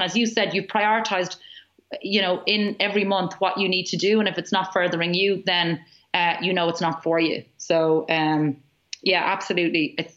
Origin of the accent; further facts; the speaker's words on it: Ireland; And I think as Irish people, we're not great at it, because we don't like to piss anybody off, or we don't like to disappoint people.